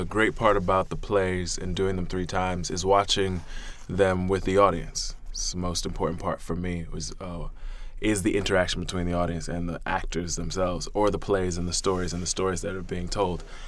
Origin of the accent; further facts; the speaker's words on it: Miami, Florida, United States; I mean, Alana Arenas and I grew up together in Miami